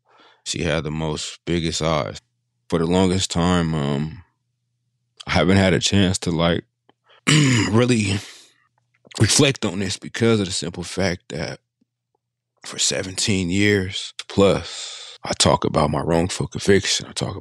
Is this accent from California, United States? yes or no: yes; Sacramento, California, United States; I grew up in Sacramento, California. Was a pretty well-mannered kid. I am the oldest of seven.